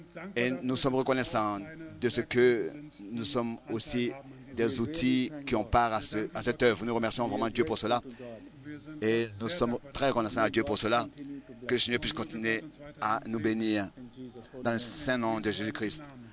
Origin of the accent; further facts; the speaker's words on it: London, United Kingdom; je viens de Londres et je vous apporte les salutations de ma congrégation à Londres.